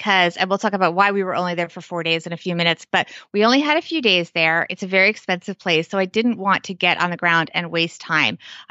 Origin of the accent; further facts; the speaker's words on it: New York, United States; I'm from New York. We can talk about LaGuardia.